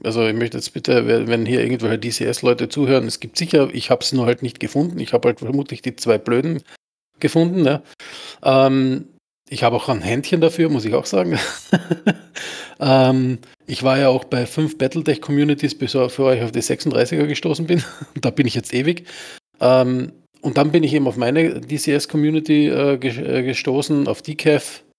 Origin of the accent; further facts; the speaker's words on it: Austria; bei uns in Österreich sagt man Vereinsmeierei.